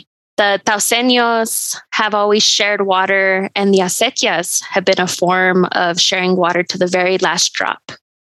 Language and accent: English; Taos, New Mexico, United States; I was born and raised in Taos, and as a young person, a young Taosenia